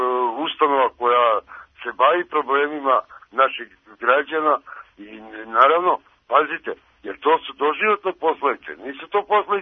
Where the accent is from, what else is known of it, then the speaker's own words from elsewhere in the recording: Stara Pazova, Vojvodina, Serbia; Ja sam ovdje iz Stara Pazova.